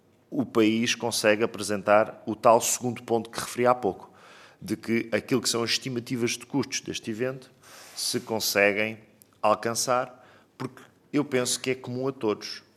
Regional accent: Portugal; Enquanto país, enquanto portugueses

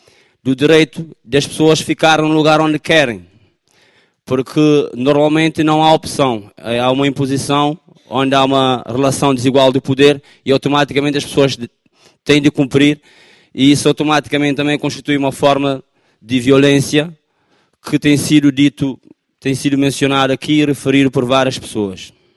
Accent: Amadora, Lisbon, Portugal; Eu sou do bairro da Cova da Moura, como sabem, é um bairro de autoconstrução

